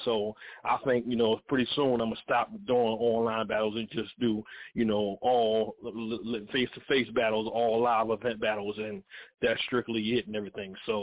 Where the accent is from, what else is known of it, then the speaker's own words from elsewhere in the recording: Philadelphia, Pennsylvania, United States; I was born and raised in North Philly, Pennsylvania, Philly. Everybody know what that said.